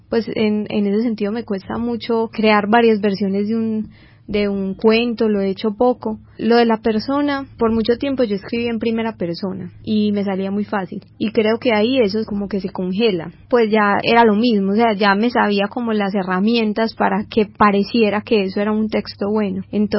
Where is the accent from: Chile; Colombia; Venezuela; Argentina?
Colombia; que somos 20 escritoras colombianas hablando sobre el cuerpo